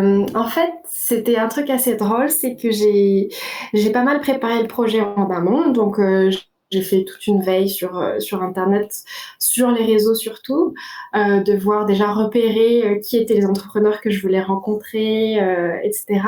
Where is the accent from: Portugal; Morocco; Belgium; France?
France; moved away as an adult; now in Madagascar; mon père est français et ma mère est malgache et même si j'ai grandi en France